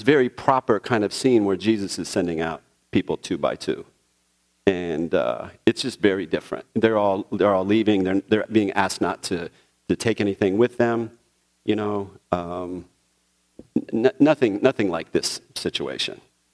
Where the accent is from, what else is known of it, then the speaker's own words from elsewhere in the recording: Puerto Rico; born there; also born or lived in United States / Brazil; Grew up all over the place. I was born in Puerto Rico. Lived all over the United States.